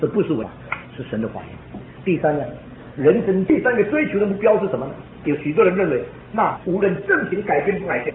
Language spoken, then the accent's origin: Chinese; China; 我们中国人钱是有孔的